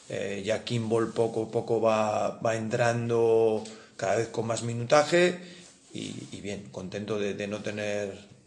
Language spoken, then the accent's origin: Spanish; Valladolid, Castile and León, Spain; como vallisoletano y como amante del baloncesto